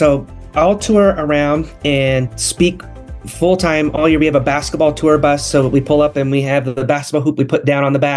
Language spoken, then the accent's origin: English; Ketchikan, Alaska, United States; And so we went and did an event back in my hometown, back in Little Ketchikan, Alaska.